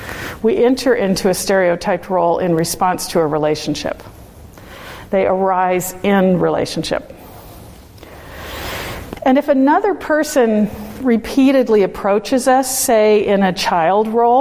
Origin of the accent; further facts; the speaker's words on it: California, United States; border, called the McKinney Fire. I'm distracted today because that fire is a couple of miles from my hometown, and my sister and family have had to evacuate